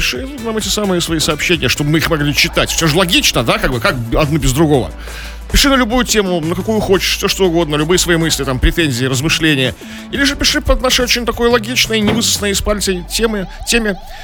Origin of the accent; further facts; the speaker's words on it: Saint Petersburg, Russia; потому что я как петербуржец видел эту реку и знаю